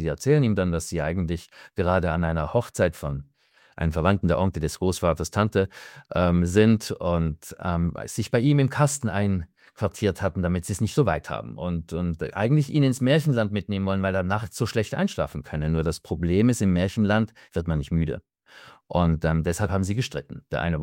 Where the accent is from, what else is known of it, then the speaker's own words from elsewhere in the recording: Switzerland; Ich bin Schweizer